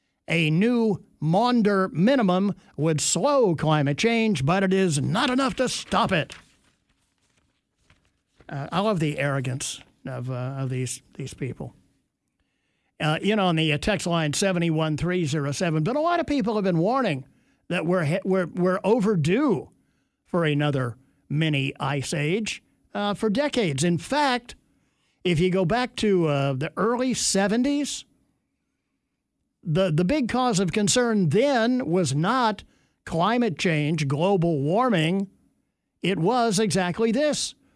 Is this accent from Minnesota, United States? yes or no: yes; Minnesota, United States; I grew up in Minnesota. Mary Alice's voice, the Butterball Turkey Lady, took me back to my childhood.